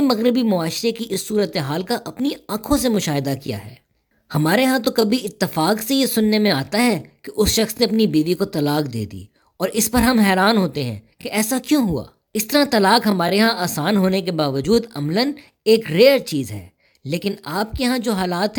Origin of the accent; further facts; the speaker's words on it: Delhi, India; also born or lived in Hyderabad; نہیں، میں اصل میں دہلی کا رہنے والا ہوں، اور میں نے تعلیم حیدرآباد دکن میں پائی۔